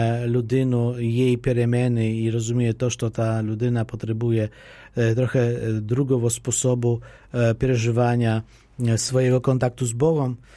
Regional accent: Ukraine; Polish is a second language; U nas na Ukrainie jest to bardziej powszechne, my się zwyczajamy z takiej prostej przyczyny, że Ukraina jest stroną, w której koegzystują razem, rozwijają się i istnieją różne obrady.

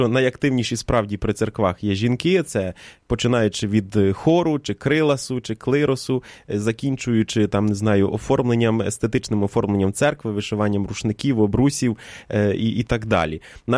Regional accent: Vinnytsia Oblast, Ukraine; я з Вінниччини походжу, і в нас ще в нашій римо-католицькій парафії

